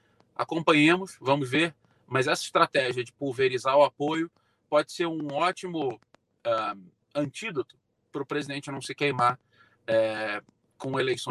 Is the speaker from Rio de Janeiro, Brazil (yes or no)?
yes; Rio de Janeiro, Brazil; No Rio de Janeiro, minha terra natal e querida